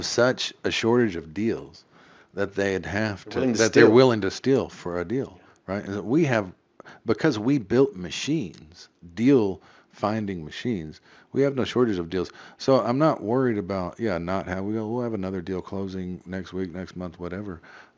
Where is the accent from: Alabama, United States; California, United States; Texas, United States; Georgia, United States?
Texas, United States; Here's the thing is, I was raised in South Texas. My dad and my grandpa, they handshake fellers.